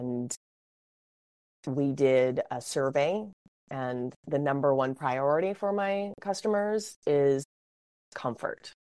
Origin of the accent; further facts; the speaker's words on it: Hawaii, United States; I grew up in Hawaii and there's limited resources to a family that was artists, and we didn't have a lot.